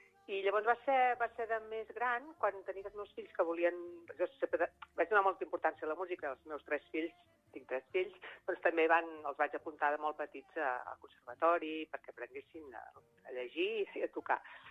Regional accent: Girona, Catalonia, Spain; born there; Jo he nascut a Girona, el meu pare era de Vilanova i la Geltrú, i va venir a Girona perquè treballava a Hisenda, el van destinar aquí

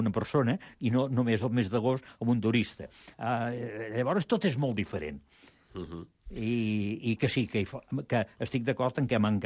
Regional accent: Reus, Catalonia, Spain; Jo, que sóc de Reus

